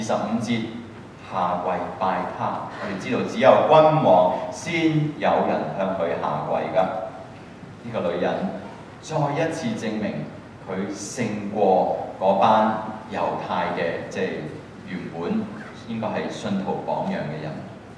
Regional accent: Guangdong, China; 我哋廣東人好興最後講一句咩啊？

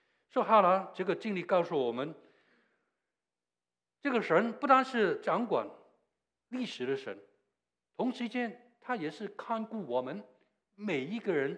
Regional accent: China; 我们中国人有句话讲得非常好

